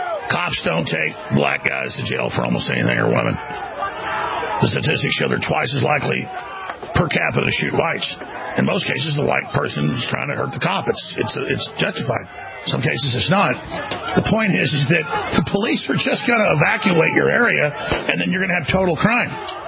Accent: Dallas, Texas, United States; Now, I grew up in Dallas. I had a lot of black friends. And I also got attacked because I was white.

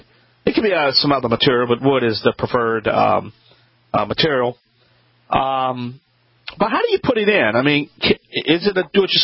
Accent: Louisiana, United States; accent: Cajun; the originator.

